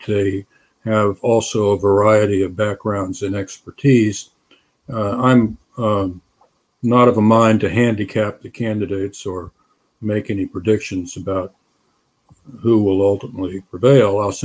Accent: Florida, United States; It's 90% of the economy in my home state of Florida, from which I'm speaking now.

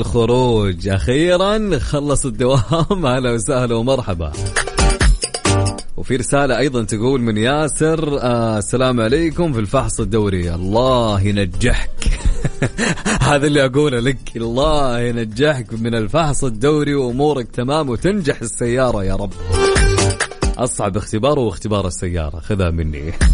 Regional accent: Saudi Arabia; عندنا في الرياض الآن حالا في الرياض درجة الحرارة بالرياض 28 درجة مئوية

